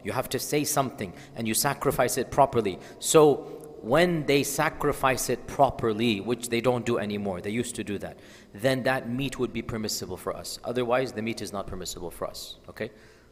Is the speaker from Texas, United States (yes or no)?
yes; Houston, Texas, United States; So I grew up in Houston, went to University of Houston.